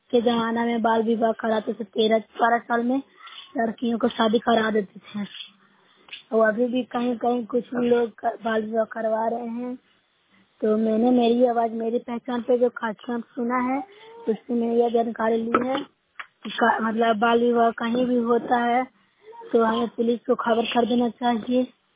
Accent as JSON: {"language": "Hindi", "region": "Bihar", "country": "India", "said": "मैं न्यूसराय ब्लॉक से हूँ, जिला नालंदा की निवासी हूँ।"}